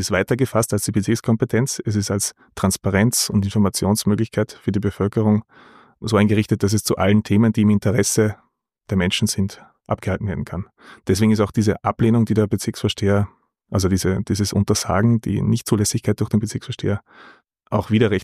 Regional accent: Freistadt, Upper Austria, Austria; now in Vienna, Austria; ich komme aus Oberösterreich, bin ein Landkind. Wien, sagt bei Freistadt, ist der Ort, in dem ich aufgewachsen bin.

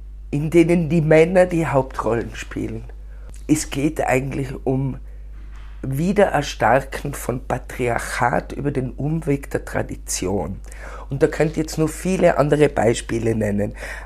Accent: Innsbruck, Tyrol, Austria; Ich fühle mich sehr als Innsbruckerin

